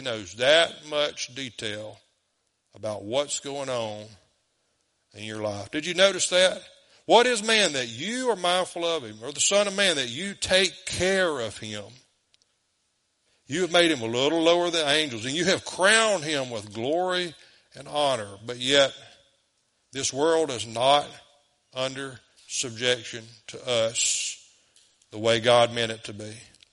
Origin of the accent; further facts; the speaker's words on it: DeQuincy, Louisiana, United States; in our little town of Morgan City, 10,695 people. Still about 7,000 more people than what lives in my hometown of De Quincey.